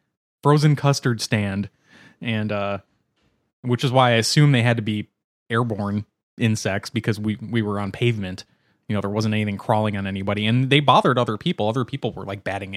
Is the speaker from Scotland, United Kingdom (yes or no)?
yes; Scotland, United Kingdom; We're Scottish, so...